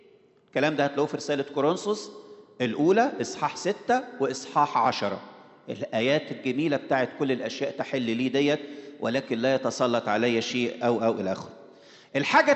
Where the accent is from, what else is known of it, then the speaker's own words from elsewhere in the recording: Egypt; أغرس جواه إن إحنا لسنا من هذا العالم، مش إحنا كمصريين